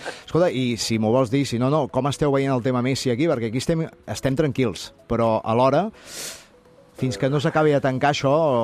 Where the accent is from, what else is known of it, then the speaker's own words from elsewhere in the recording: Manresa, Catalonia, Spain; perquè jo sóc de Manresa i anem cada vegada allà